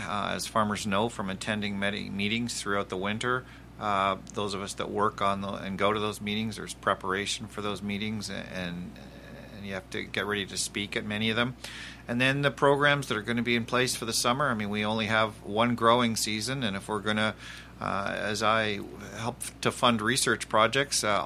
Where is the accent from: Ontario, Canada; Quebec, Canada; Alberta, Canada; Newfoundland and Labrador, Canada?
Ontario, Canada; Toronto; I grew up in North Toronto